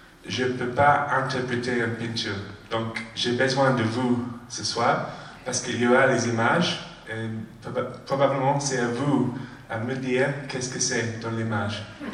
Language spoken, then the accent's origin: French; London, United Kingdom; j'ai grandi à Londres, comme Gérard l'a dit, et mon école c'était un lycée Church of England, un lycée anglican, protestant